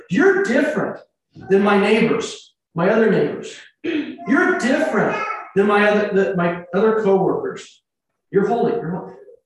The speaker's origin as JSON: {"language": "English", "region": "California", "country": "United States", "tie": "born or raised there", "said": "I grew up in California, and so I didn't know a lot of the family members there, lots of cousins and uncles and aunts."}